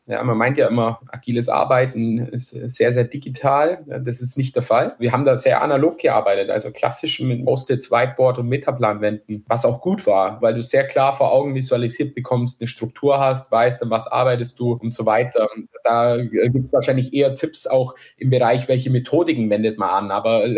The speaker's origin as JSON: {"language": "German", "region": "Bavaria", "country": "Germany", "said": "man hört es ja vielleicht, ich komme aus Bayern"}